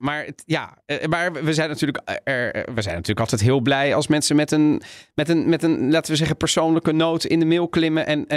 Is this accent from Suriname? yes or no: no; Italy; als Italiaan keek ik ernaar